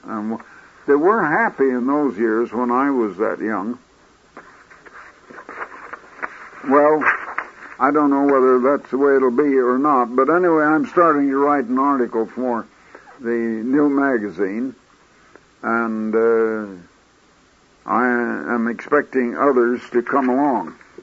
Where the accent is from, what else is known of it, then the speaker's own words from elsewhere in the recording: Des Moines, Iowa, United States; I had been born and raised in Des Moines, Iowa.